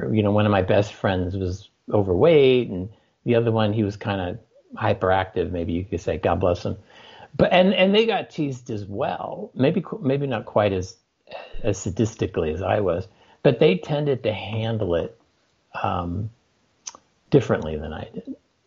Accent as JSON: {"language": "English", "town": "San Francisco", "region": "California", "country": "United States", "tie": "born or raised there", "said": "And, you know, I grew up in San Francisco and the Bay Area, fairly liberal."}